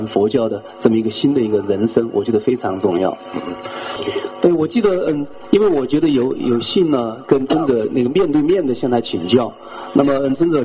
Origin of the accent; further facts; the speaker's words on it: Sichuan, China; 我作为一个汉人呢，那么尽管我是在四川长大，那么四川呢有许多的那个就是藏人居住